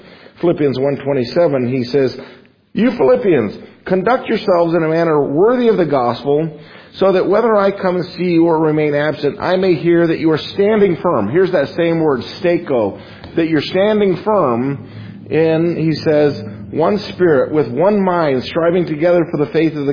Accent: Las Vegas, Nevada, United States; born there; You know, I was born in Las Vegas.

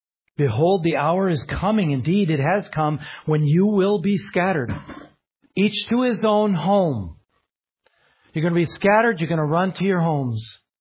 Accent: the South, United States; accent: Southern; You can tell I'm from the South, for instance, by how I talk.

